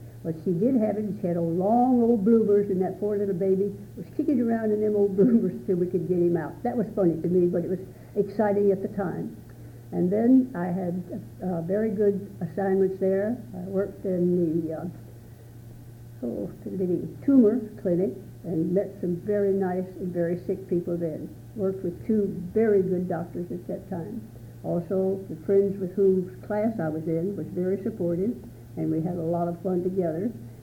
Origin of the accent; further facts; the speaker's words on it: Minden, Louisiana, United States; also born or lived in Stamps, Arkansas / Calhoun, Louisiana / Jonesboro, Louisiana; I was born in Stamps, Arkansas, on the date which he just gave. Lived there until I was 3 years old, and then we moved to Minden, Louisiana, where I went to elementary school